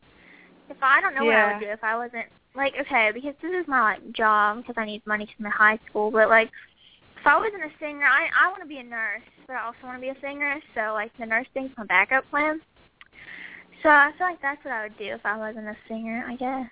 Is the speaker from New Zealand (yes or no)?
no; Alabama, United States; now in Tennessee, United States; Like, I'm from Alabama, but I live in Tennessee.